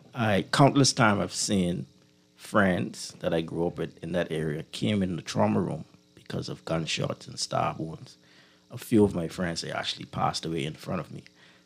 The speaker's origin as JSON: {"language": "English", "region": "New Providence", "country": "Bahamas", "tie": "born or raised there", "said": "To start with, I grew up in the Over the Hill community, and you know that community is very troubled, a lot of young men's gang violence, etc."}